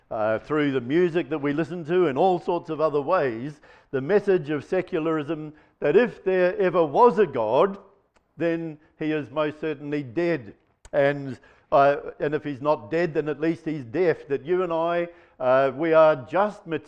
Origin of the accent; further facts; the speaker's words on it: New Zealand; And here we are coming from New Zealand, right? Hills, okay? We know what hills are.